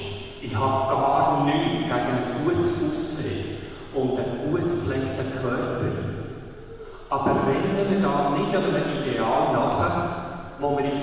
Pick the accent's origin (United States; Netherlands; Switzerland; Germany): Switzerland; würden wir in dieser Frage den Weltmeisterpreis bekommen als Schweizer.